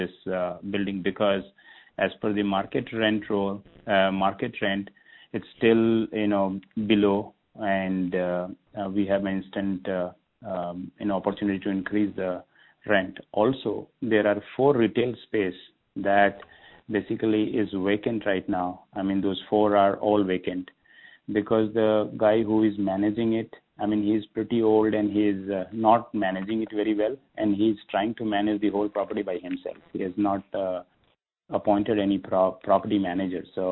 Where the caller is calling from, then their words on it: Chicago, Illinois, United States; I'm calling in from Chicago.